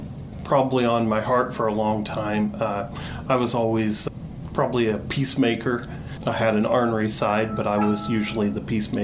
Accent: Melcher-Dallas, Iowa, United States; I grew up in the town of Melcher, Dallas.

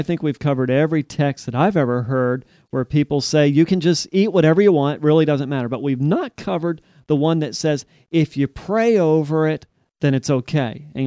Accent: Louisiana, United States; it's very similar, in fact, to what I grew up in French South Louisiana.

